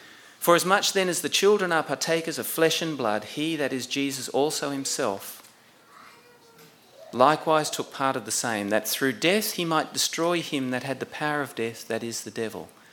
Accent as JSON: {"language": "English", "town": "Lismore", "region": "New South Wales", "country": "Australia", "tie": "born or raised there", "said": "we were growing up in Lismore"}